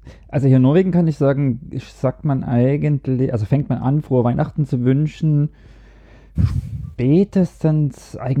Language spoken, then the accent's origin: German; East Germany, Germany; Ich komme dann aus dem Osten